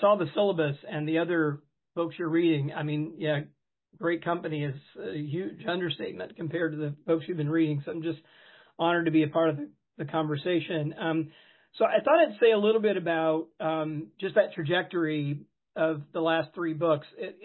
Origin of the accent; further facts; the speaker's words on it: Jackson, Mississippi, United States; These are the group from which I come. I grew up Southern Baptist in Jackson, Mississippi. You know, my family is Baptist back 200 years into Middle Georgia.